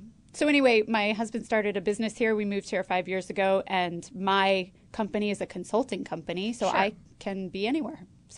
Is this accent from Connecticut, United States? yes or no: yes; Connecticut, United States; Like, I grew up in Connecticut and went to the supermarket and there was like cheddar and sharp cheddar and mild cheddar.